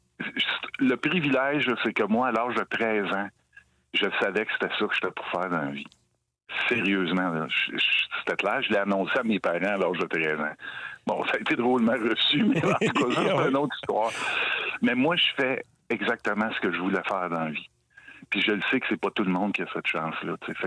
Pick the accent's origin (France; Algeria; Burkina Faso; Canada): Canada; Quebec; je viens d'Abitibi